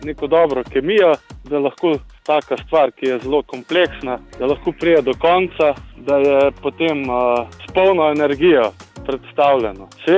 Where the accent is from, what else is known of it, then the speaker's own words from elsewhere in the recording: Medvedje Brdo, Central Slovenia, Slovenia; Ne, jaz sem iz Medvedjega Brda.